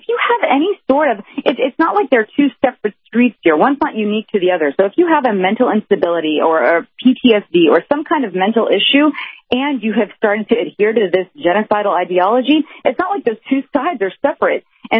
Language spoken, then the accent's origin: English; Miami, Florida, United States; I was actually born and raised in Miami. And so most of the Latin American population, the Latinos there, are born Christian or Catholic.